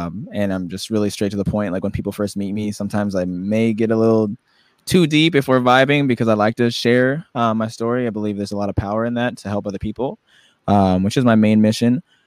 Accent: Denver, Colorado, United States; I was living in Denver. I grew up in Denver.

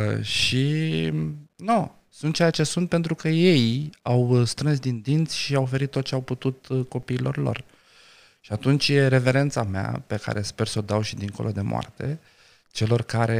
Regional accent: Galați, Galați County, Romania; now in Bucharest, Romania; sunt gălățean, m-am născut în Galați. Sunt etnic rom. Sunt etnic rom. Da? Sunt cetățean român. Sunt bucureștean. Sunt, am identitatea de locuitor al sectorului 4

